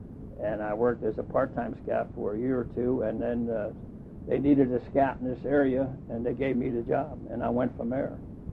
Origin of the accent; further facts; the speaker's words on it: Maryland, United States; Well, I'm from Maryland.